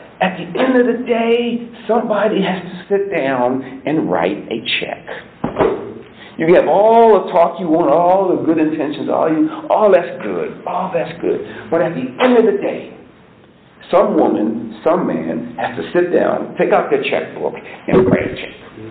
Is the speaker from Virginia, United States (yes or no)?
no; Baltimore, Maryland, United States; You know, we're both from Baltimore. I'm from the projects in Cherry Hill, South Baltimore.